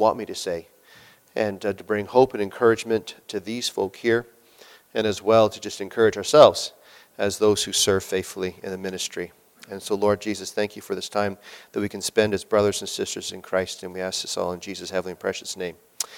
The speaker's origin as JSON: {"language": "English", "country": "Canada", "said": "But once they find out we're Canadian, we're even more accepted, by the way. They just assume we're from America, but once we say we're Canadian, apparently we're in."}